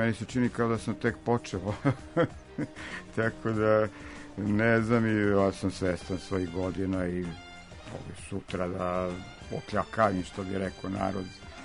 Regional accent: Belgrade, Serbia; ja sam iz Evrope, pošto znam da Amerikanci mnogi ne znaju za neke države, kažem, ne znam, ste čuli, ja sam iz Beograda, iz Jugoslavije

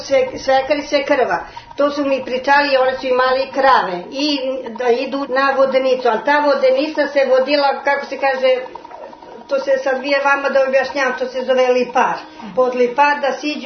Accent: Ćićevac, Serbia; Ćićevac rodom kod Kruševca. Čuli ste za Ćićevac.

